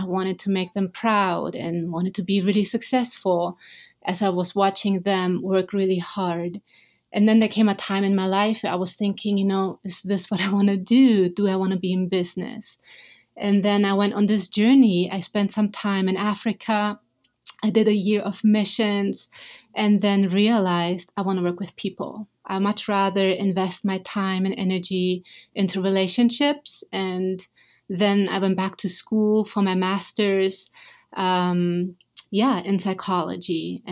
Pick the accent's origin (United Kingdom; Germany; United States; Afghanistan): Germany; Augsburg, Bavaria; I'm from Germany, from a city called Augsburg. It's in southern Germany. It's 2,000 years old. It's absolutely beautiful with lots of history. You can still see remainders from the Roman time and just absolutely beautiful.